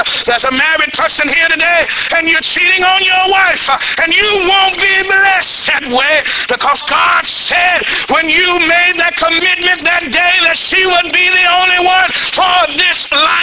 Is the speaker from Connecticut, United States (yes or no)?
no; Dallas, Texas, United States; moved away as an adult; a place that I didn't want to go from, my hometown, Dallas, Texas.